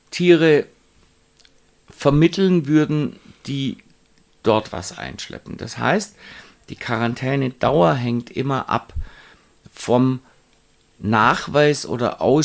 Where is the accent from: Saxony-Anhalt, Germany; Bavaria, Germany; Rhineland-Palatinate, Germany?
Bavaria, Germany; Munich; wir haben da als Münchner den Ruf, dass wir uns da sehr stur an unsere eigenen Vorgaben halten